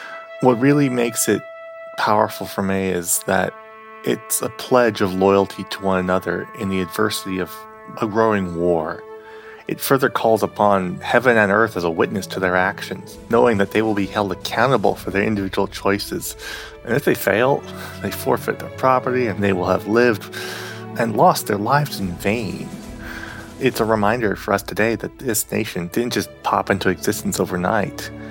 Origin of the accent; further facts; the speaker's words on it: Pasadena, California, United States; I'm from Pasadena, California.